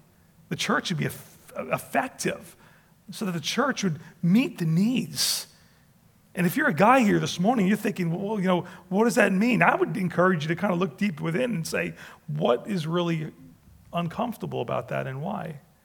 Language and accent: English; United States; It's there that I recognize that my citizenship is first in heaven and secondly as an American.